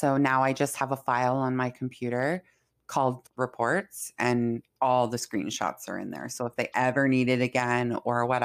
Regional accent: Warren, Michigan, United States; So I have to put in that I'm from Warren, Michigan.

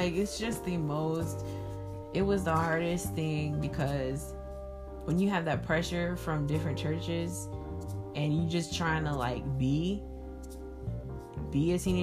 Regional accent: New York, United States; growing up in New York, for the earliest half of my life was, you know, we had good memories over there, you know, New York culture

